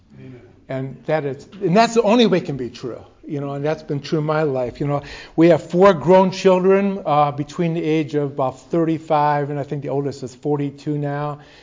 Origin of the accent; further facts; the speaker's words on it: Detroit, Michigan, United States; I did not grow up in that kind of home. I grew up in Detroit. That doesn't mean I'm not a Christian because I grew up in Detroit. But I grew up in Detroit back when they had four professional teams here.